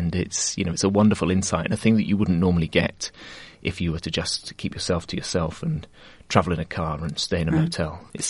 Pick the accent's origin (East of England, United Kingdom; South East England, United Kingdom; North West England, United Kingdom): East of England, United Kingdom; I grew up in East Anglia in England